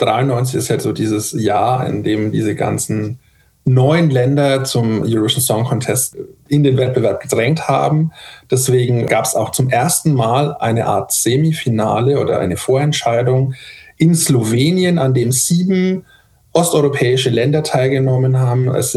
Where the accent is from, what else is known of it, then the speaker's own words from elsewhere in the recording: Germany; Ich meine, wir kommen aus Deutschland, das größte Teilnehmerland, das eigentlich da ist, einwohnerzahlenmäßig.